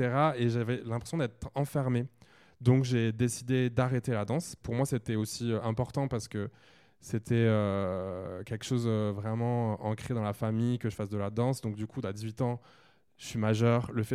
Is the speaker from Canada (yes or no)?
no; Pau, Nouvelle-Aquitaine, France; also born or lived in Les Lilas; Alors, je suis né dans le 93 au Lila.